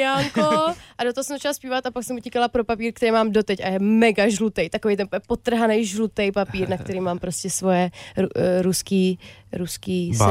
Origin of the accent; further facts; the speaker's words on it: Brno, South Moravian Region, Czechia; born there; Já jsem se narodila v Brně.